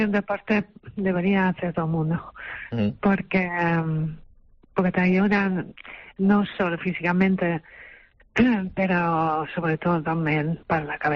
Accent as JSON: {"language": "Spanish", "region": "Community of Madrid", "country": "Spain", "lives_now": "Tenerife, Spain", "said": "Y nada, que entonces ya soy canaria un poco también. Canaria madrileña."}